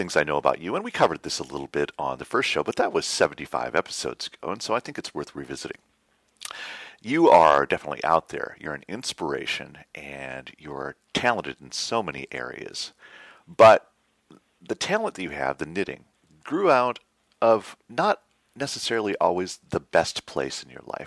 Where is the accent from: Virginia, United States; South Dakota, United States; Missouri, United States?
South Dakota, United States; also born or lived in Iowa; I sure understand that, but I was born in Iowa and spent most of my life in South Dakota.